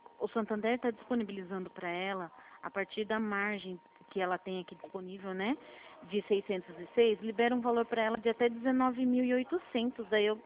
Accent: Atibaia, São Paulo, Brazil; eu sou aqui da Atibaia.

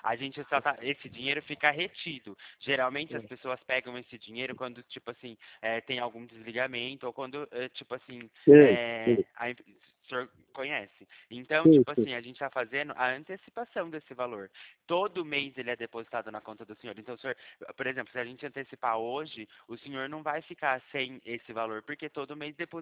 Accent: Limeira, São Paulo, Brazil; Eu sou de Limeira, interior

